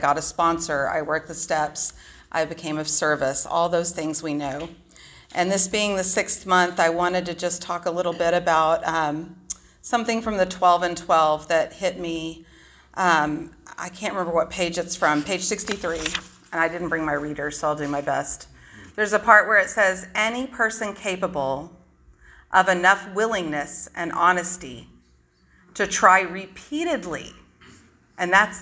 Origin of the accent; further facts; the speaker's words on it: San Angelo, Texas, United States; accent: Texas twang; I am from West Texas, a little town called San Angelo. If you're from there, it's one word, San Angelo. And I try really hard not to sound like I'm from Texas, but when I talk about it, it tends to come out. So you'll probably hear a little twang.